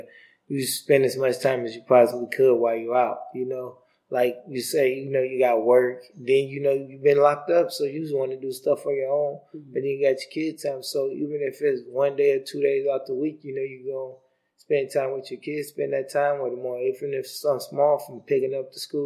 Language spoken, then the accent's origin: English; Minnesota, United States; I grew up in Minnesota. She lived in Chicago.